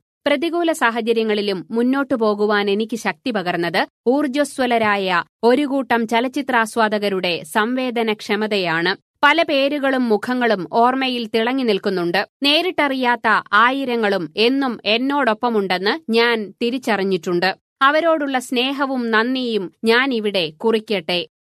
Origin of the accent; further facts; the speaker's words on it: Koothuparamba, Kerala, India; ഞാൻ ജനിച്ചു വളർന്നത് പഴയ ബ്രിട്ടീഷ് മലബാറിലെ കൂത്തുപറമ്പ് എന്ന ചെറുപട്ടണത്തിലാണ്.